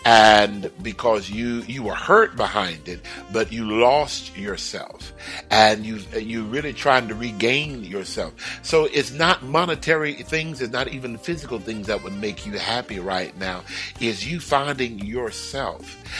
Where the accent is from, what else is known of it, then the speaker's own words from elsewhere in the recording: Houston, Texas, United States; I lived everywhere in Houston. I was born in Houston. I lived everywhere in Houston.